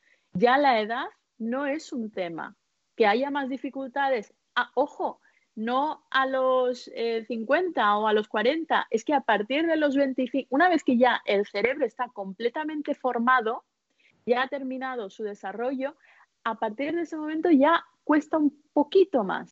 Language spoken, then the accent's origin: Spanish; India; Yo vengo de la India, o sea, ya ni os cuento, ¿no?